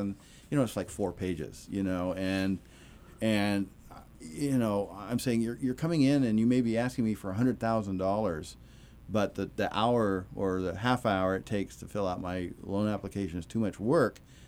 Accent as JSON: {"language": "English", "region": "California", "country": "United States", "said": "so I said, \"Well, I'm from Humboldt County, where they're made.\""}